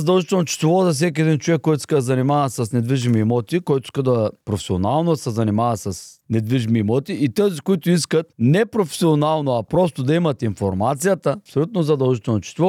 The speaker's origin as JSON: {"language": "Bulgarian", "town": "Varna", "region": "Varna Province", "country": "Bulgaria", "said": "аз съм от Варна, основно сме от Варна във фирмата"}